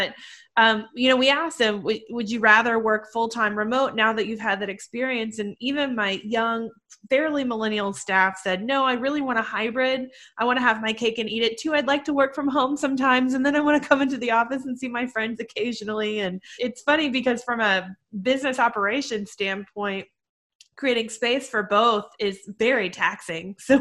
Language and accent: English; Louisiana, United States; Well, as a Cajun myself, I would agree.